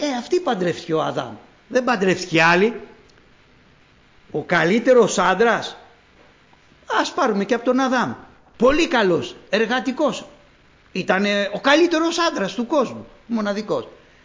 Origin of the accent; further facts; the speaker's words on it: Corinth, Peloponnese, Greece; Λέω, ναι, είμαι από την Κόρινθο εγώ.